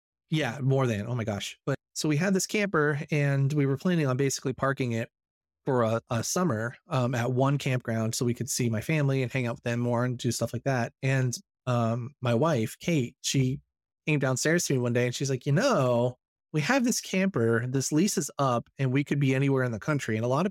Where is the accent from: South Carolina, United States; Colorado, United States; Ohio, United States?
Ohio, United States; I'm from Ohio, the Midwest, you know, and, I never really got to see like California or the American Southwest or anything like that.